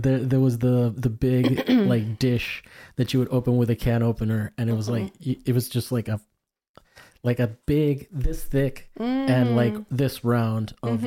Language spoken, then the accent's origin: English; Miami, Florida, United States; I grew up in Miami, so I saw a lot of Cuban artists